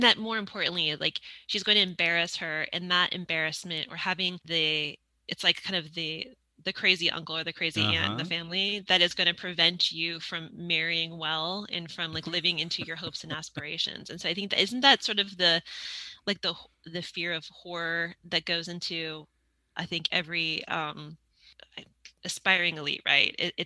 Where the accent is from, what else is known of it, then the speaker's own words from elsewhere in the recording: Bellbrook, Ohio, United States; No, I grew up in Bellbrook. My whole family, like from like 18,000 generations back, is from, yeah, I was born in Kettering Hospital and yeah.